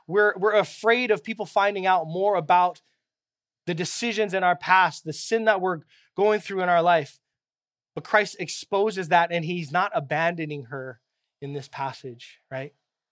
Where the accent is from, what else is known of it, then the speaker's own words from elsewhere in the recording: Kaimuki, Hawaii, United States; I grew up in Kaimuki, Kapahulu area.